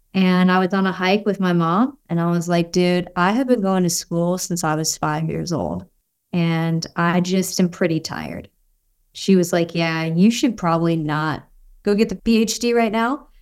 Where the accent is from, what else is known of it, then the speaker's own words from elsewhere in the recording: Franklin, Tennessee, United States; also born or lived in Michigan; I moved here when I was about 5 from Michigan, and I grew up in a town about 30 minutes south of Nashville called Franklin